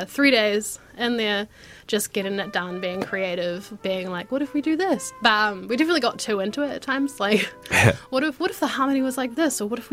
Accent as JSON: {"language": "English", "town": "Christchurch", "region": "Canterbury", "country": "New Zealand", "said": "I'm from Christchurch originally, so when I came here to study originally, I was driving back like every fortnight."}